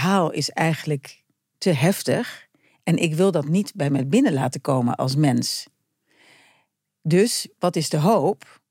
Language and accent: Dutch; Netherlands; Want dat zit ook in onze aard als Nederlanders